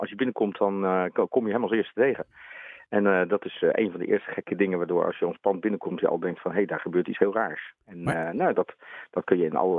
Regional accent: Rotterdam, South Holland, Netherlands; Dat is vroeger in Rotterdam eigenlijk ontstaan, want ik ben een Rotterdammer.

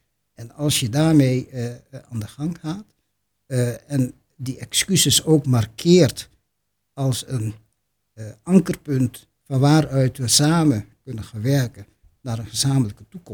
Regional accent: Suriname; Ik kom uit Suriname, geboren en getogen in de toenmalige kolonie Suriname. En als kind hebben wij mijn overgrootmoeder in huis gehad.

